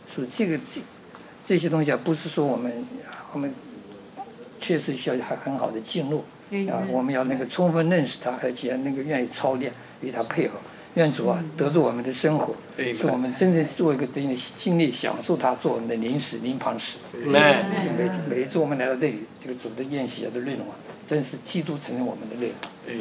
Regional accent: China; 你说我们中国人的话，不管是台湾来的大陆来的，我们这个很多这些中国的一些传统文化在我们还是有影响的

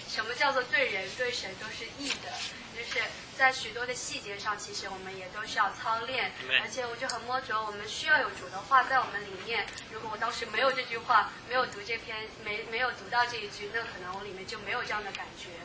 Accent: United States; 我不一定做这个动作，因为我是美国人，但我至少要站起来

